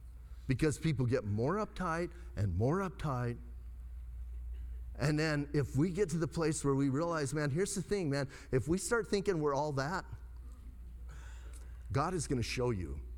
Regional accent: Bisbee, Arizona, United States; I ministered close to where I was born and raised. I was born and raised in Bisbee.

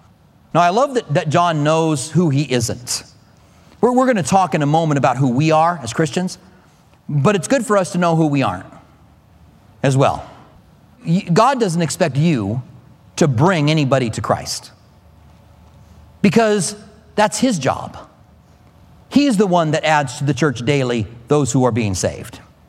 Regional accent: Clinton, Iowa, United States; born there

